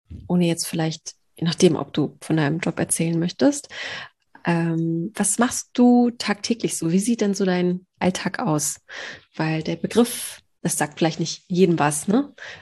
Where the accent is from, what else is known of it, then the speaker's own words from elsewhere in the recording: North Rhine-Westphalia, Germany; ich komm aus dem Ruhrgebiet, aber mein Freund kommt aus dem Münsterland